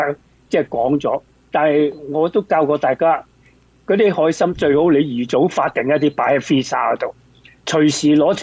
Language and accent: Cantonese; China; 因为咧中秋嚟讲，喺我哋中国人啊，即系都系一个系大节之一啦